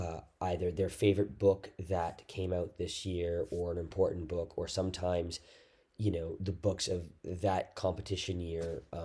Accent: Canada; now in Slovakia; As a Canadian, we can handle it

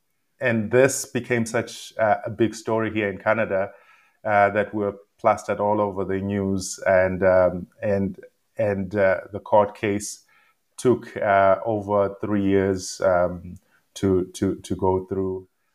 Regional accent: South Africa; And as a South African, I lived in South Africa

